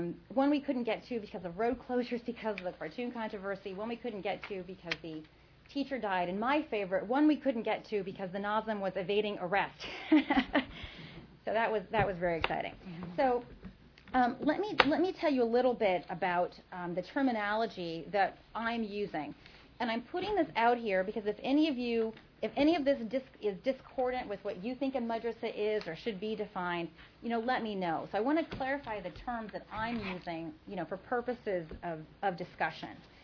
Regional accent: Indiana, United States; Since I'm from Indiana, I can say Ball State.

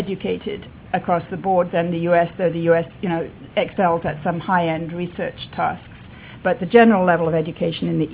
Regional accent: England, United Kingdom; I grew up in England in the 1950s and 1960s when, you know, British power was disappearing around the world rather rapidly.

